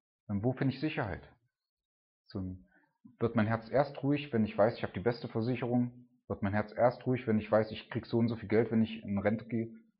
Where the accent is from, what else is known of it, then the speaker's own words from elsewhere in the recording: Germany; Wenn ich krank bin, wo gehe ich als erstes hin? Als Deutscher natürlich zum Arzt, ist klar.